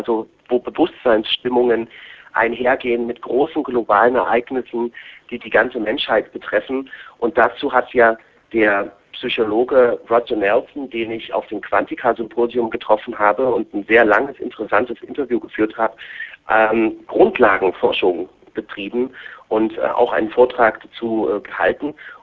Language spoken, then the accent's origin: German; East Germany, Germany; Die Sozialisten, die Kommunisten, zu DDR-Zeiten, wo ich groß geworden bin